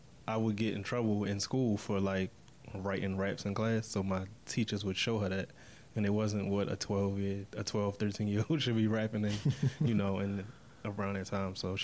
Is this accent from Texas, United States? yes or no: no; Baltimore, Maryland, United States; I'm from Baltimore, Maryland. Yeah, right. West Side.